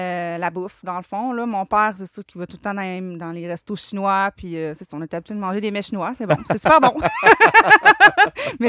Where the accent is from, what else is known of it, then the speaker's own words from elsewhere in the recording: Quebec City, Quebec, Canada; Je viens de Québec, de la ville de Québec.